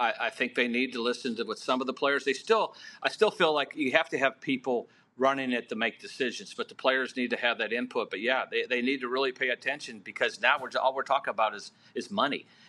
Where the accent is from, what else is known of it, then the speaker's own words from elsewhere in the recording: Indiana, United States; moved away as an adult; now in Mississippi, United States; Now, I grew up in Indiana. And was raised there, you know, up until I went to college. But I've lived in Mississippi over half of my life.